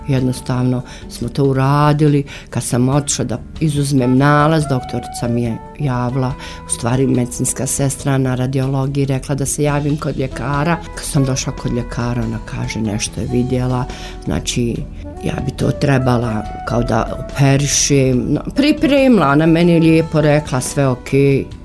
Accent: Zenica, Federation of Bosnia and Herzegovina, Bosnia & Herzegovina; Ja sam odavde iz Zenice, znači završila sam i osnovnu školu i srednju ovdje u Zenici, ovdje se udala, osnovala porodicu

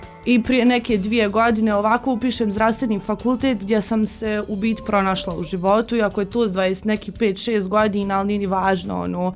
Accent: Zenica, Federation of Bosnia and Herzegovina, Bosnia & Herzegovina; tu sam iz Zenice, rođena i odrasla u Zenici. Rođena sam 1. novembra 1991. godine. Završila osnovnu školu Radakovu Skender Kulenović, drugu gimnaziju u Zenici

